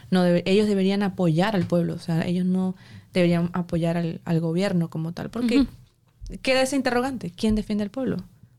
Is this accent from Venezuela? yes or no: yes; Venezuela; En mi país, en Venezuela